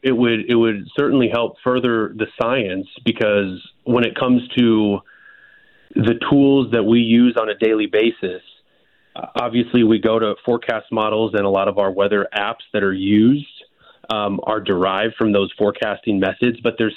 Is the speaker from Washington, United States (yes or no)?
no; Collinsville, Illinois, United States; Yeah, I was raised in the St. Louis area, Metro East, from Collinsville, Maryville, Illinois. Went to Collinsville High School.